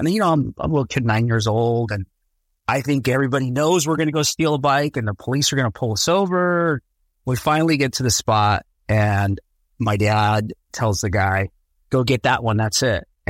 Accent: California, United States; I'm from Orange County. I was actually born at UCI Medical Center, where it was Hospital of Orange or something. But I grew up mostly in Orange County.

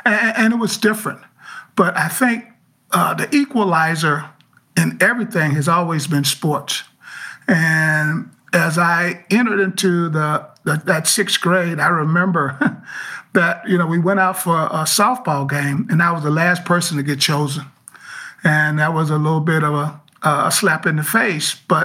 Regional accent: Alabama, United States; growing up in Alabama in the 60s and the 70s

